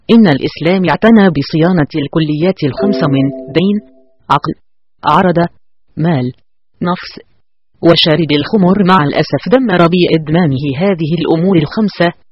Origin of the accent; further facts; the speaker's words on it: Egypt; بل إن عندنا في مصر أمثال تحرض علي شرب المخدرات